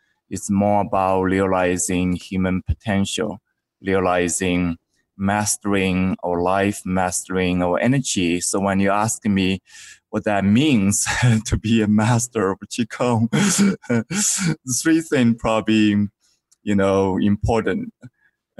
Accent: China; I grew up in China in a small village

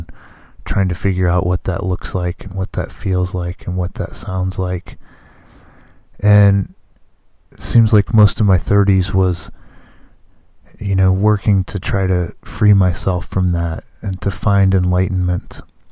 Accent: Michigan, United States; growing up in Michigan, February is kind of this, can tend to be this dark, dreary little month.

